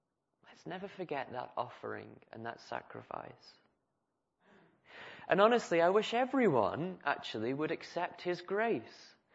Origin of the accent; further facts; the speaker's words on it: United Kingdom; It's not just because we're British.